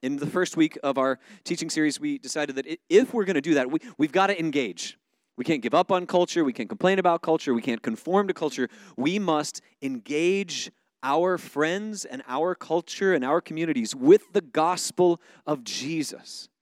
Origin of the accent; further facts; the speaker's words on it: Florida, United States; I've been complaining about the winters here because I grew up in Florida where there's sunshine and warm weather